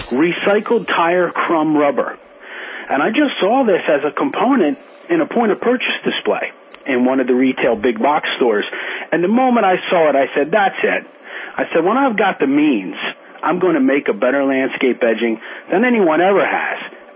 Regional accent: New Jersey, United States; I'm from New Jersey, and I dug in the dirt for 20 years, Michael.

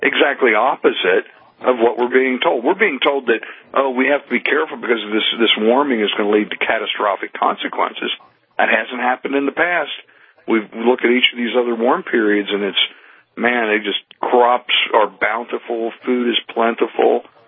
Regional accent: Pennsylvania, United States; And in my home state of Pennsylvania, approximately 35% of the industrial wind projects

